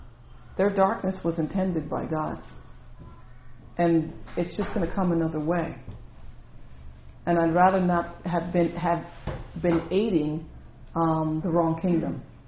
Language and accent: English; United States; And honestly, I'm an American, but we barely know who was president during that time.